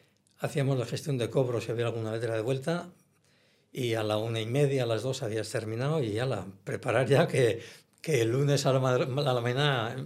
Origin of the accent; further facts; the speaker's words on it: San Sebastián, Basque Country, Spain; Yo soy de San Sebastián, tengo mi casa en San Sebastián